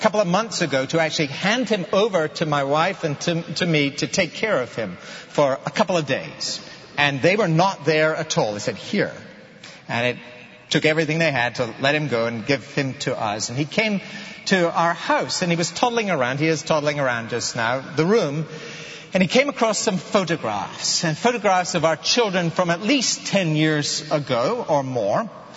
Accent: Edinburgh, Scotland, United Kingdom; So I'm 14 years of age. It's 1966. I'm living in my hometown of Edinburgh.

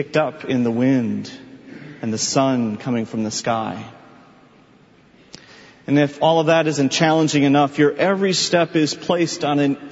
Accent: Michigan, United States; I remember distinctly a moment years ago when I was a young driver growing up in Michigan.

